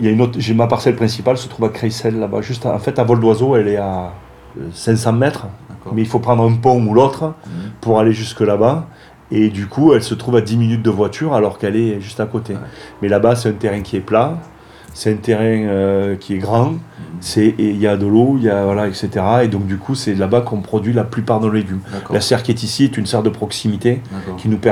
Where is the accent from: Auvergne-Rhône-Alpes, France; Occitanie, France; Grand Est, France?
Occitanie, France; Saint-Jean-d'Alcapiès; moi j'ai grandi dans l'Aveyron